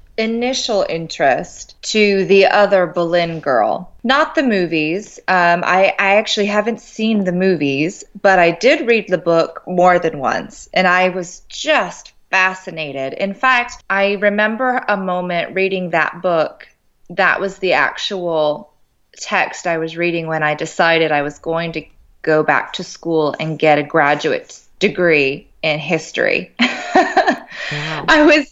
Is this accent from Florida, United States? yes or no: no; Charlotte, North Carolina, United States; I'm from the States. I'm from Charlotte, North Carolina, where I have been teaching and doing research and completing my master's degree for a couple of years now.